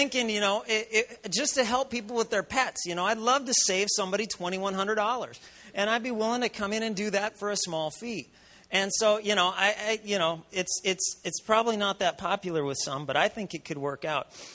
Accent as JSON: {"language": "English", "region": "Minnesota", "country": "United States", "tie": "born or raised there", "said": "I'm a redneck from Minnesota. So I grew up, you know, doing all this kind of stuff and shooting arrows and shooting guns and shooting animals."}